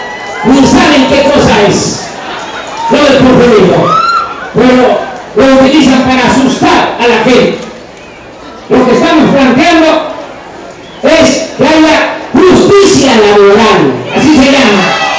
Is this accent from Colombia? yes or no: no; Tepetitán, Tabasco, Mexico; Yo vengo de un pueblo como Salina Cruz, más pequeño que Salina Cruz. Mi pueblo es el Petitán, lo digo con mucho orgullo